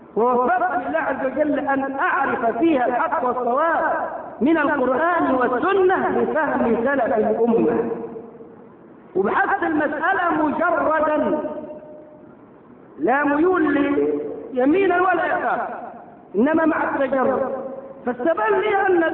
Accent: Egypt; وبدأ ينتشر فكر التكفير في قرى مصر ومدنها وصل إلى قريتنا. أنا كان بأجهل يومها في سنة ثالثة ثانوي

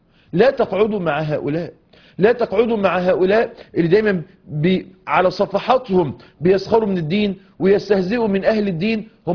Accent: Mansoura, Dakahlia, Egypt; أنا عارف إن أنا من المنصورة

